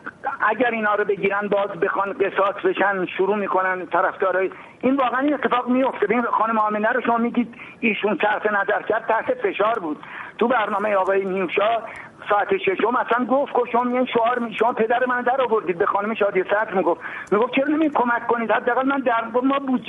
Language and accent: Persian; Iran; تقاضای من به عنوان یه ایرانی اینه که